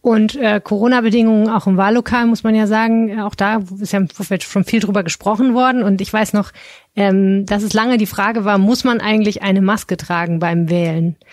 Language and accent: German; Stendal, Saxony-Anhalt, Germany; Stendal Sachsen-Anhalt